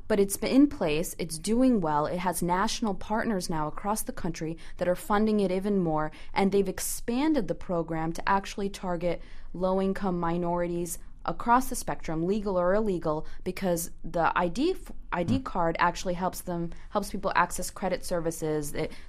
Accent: Danbury, Connecticut, United States; You know, I'm from Danbury. I grew up there.

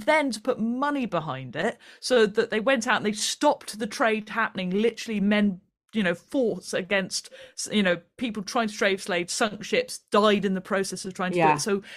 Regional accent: United Kingdom

